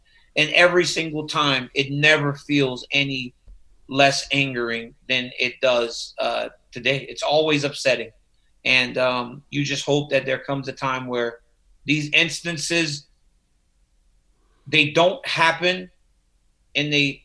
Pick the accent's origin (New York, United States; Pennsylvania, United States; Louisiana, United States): Louisiana, United States; in Louisiana. I remember, I think David Duke had a television show on a public access station on TV every week in my hometown.